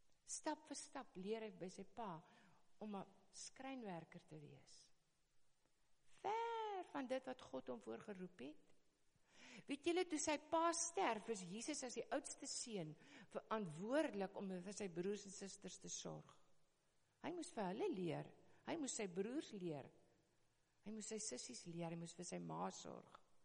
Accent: Worcester, Western Cape, South Africa; now in Kleinmond, South Africa; Toe ons besluit het om Kleinmond toe te trek van Woester, en weet, ek is gebore en getoe in Woester.

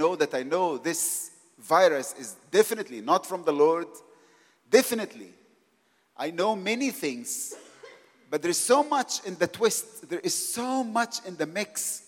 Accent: Cairo, Cairo Governorate, Egypt; because she's from the Cape and I'm from Cairo

